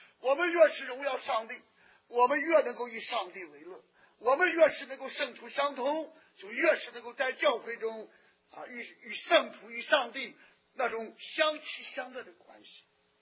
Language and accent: Chinese; China; 但是也不愿意参加我们中国人的华人的教会生活。